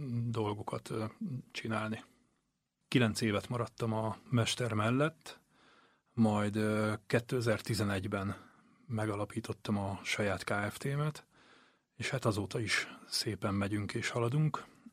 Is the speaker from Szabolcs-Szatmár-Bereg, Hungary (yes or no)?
no; Budapest, Hungary; born there; now in Ócsa, Hungary; Én 1982-ben születtem Budapesten, de Ócsán élek.